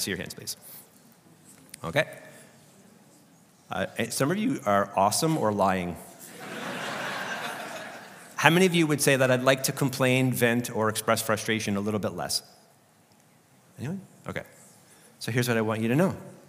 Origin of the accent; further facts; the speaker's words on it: Canada; As a Canadian, I feel that.